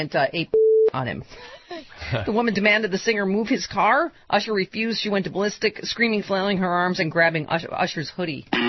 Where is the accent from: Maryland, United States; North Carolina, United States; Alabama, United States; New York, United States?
New York, United States; Buffalo; when Sexy Liberal Buffalo? My hometown, November 19th.